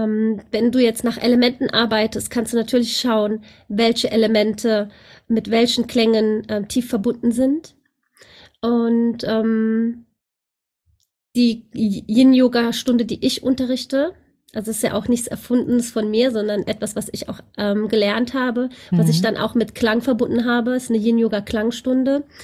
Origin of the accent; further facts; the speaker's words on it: Germany; born there; ich bin 46 Jahre alt, in Deutschland geboren, 1977. habe eine sehr entspannte türkische Familie